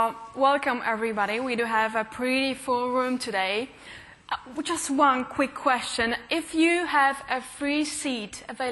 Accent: Poland; and I am from Poland. Technically, I spend only weekends in Poland with my husband.

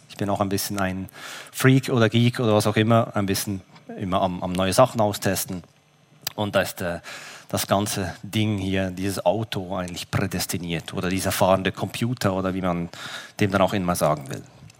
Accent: Switzerland; accent: Swiss; aus der Schweiz, Sie mögen es hören an meinem Akzent.

